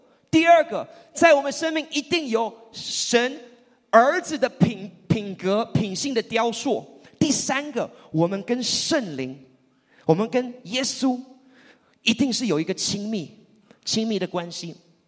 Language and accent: Chinese; United States; 那我虽然我在美国出生，我在这边长大，但是我有十年的期间不在这边。